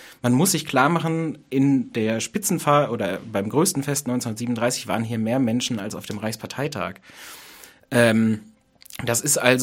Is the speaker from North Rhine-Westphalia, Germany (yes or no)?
no; Bückeburg, Lower Saxony, Germany; Also ich bin in Bückeburg zur Schule gegangen.